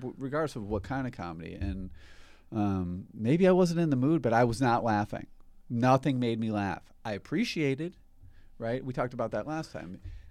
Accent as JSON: {"language": "English", "town": "Boston", "region": "Massachusetts", "country": "United States", "said": "No. I'm from Boston, but I'm not from Southie. You'd be able to tell. If I was from South."}